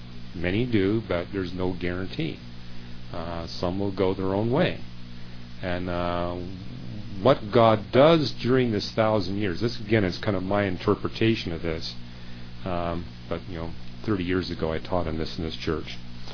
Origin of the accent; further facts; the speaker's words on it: Canada; You know, I grew up in Canada, and often I would meet carnivores that had never seen a human being before.